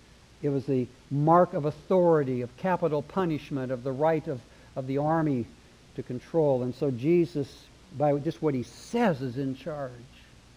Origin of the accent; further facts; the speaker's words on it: Oregon, United States; Darlene and I grew up in Oregon.